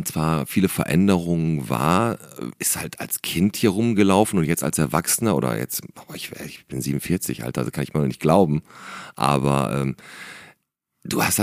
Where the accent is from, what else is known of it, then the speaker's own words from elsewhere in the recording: Bottrop, North Rhine-Westphalia, Germany; Aber wie gesagt, Bottrop ist einfach meine Heimatstadt